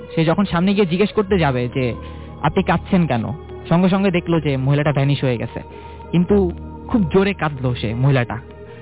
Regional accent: Shyamoli, Dhaka Division, Bangladesh; আমি শ্যামলী থেকে এসেছি।

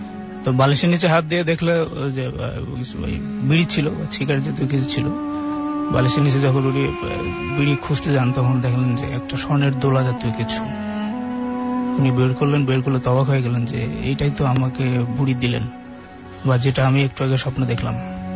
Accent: Khulna Division, Bangladesh; now in Dhaka, Bangladesh; আমি আগে বলে রাখি আমার বাড়ি সুন্দরবনে খুব কাছে।

